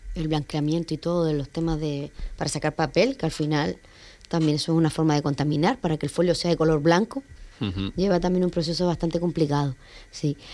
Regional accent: Antigua Guatemala, Sacatepéquez, Guatemala; cuando pequeña yo iba siempre a la farmacia en Antigua, ustedes saben que yo soy de Antigua

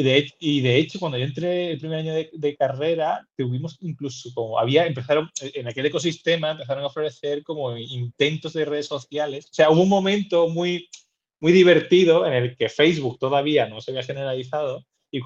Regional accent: Seville, Andalusia, Spain; Y yo soy de Sevilla

